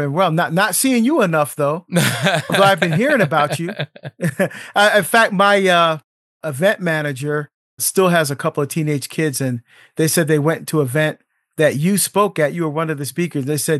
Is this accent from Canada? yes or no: no; Bridgetown, Saint Michael, Barbados; born there; Yeah, so I was born in Bridgetown. We lived in Culloden Road. And I was baptized at Our Lady Queen of the Universe in Black Rock.